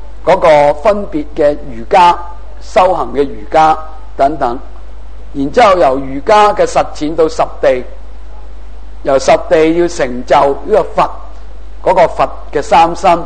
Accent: China

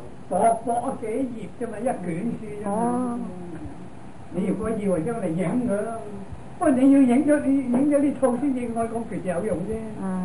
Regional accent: China; 即係等於我哋中國人講話盤古坐喺天地

